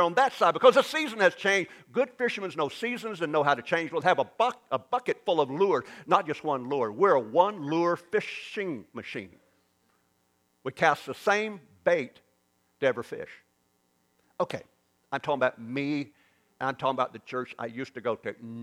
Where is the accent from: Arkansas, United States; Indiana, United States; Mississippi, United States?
Arkansas, United States; But that, to me, I'm from Arkansas.